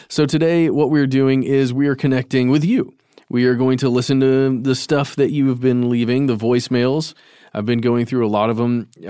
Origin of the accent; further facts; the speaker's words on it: Cumming, Georgia, United States; I grew up in Cumming, as we've talked about before in the show, and there is a large Tyson processing plant there in town.